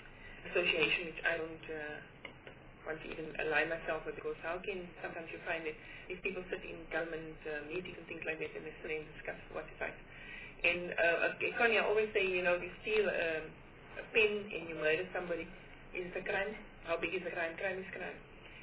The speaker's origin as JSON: {"language": "English", "town": "Soweto", "region": "Gauteng", "country": "South Africa", "said": "For me, I come from Gauteng, Greater Soweto."}